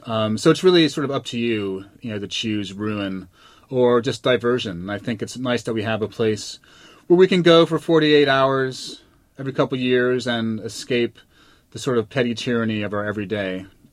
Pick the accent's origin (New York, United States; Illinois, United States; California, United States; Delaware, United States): New York, United States; the first time I went, you know, I was from New York, kind of snobby